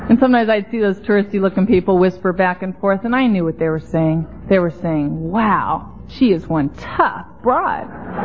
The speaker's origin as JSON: {"language": "English", "town": "Los Angeles", "region": "California", "country": "United States", "tie": "born or raised there"}